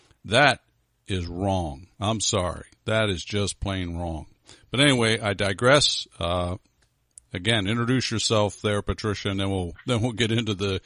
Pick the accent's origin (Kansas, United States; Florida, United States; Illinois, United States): Florida, United States; I'm from South Florida.